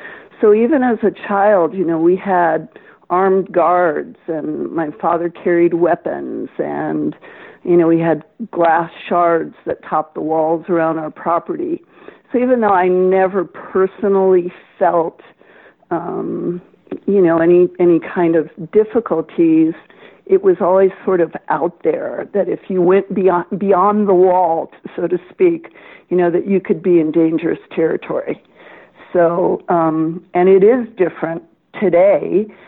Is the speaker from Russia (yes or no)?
no; Brazil; moved away as an adult; now in United States; I was born in Brazil in 1953, so I lived there for the first 27 years of my life. But my mom is American. She was from New York. And my dad had been born in Brazil, but he was educated in the States. So we spoke both languages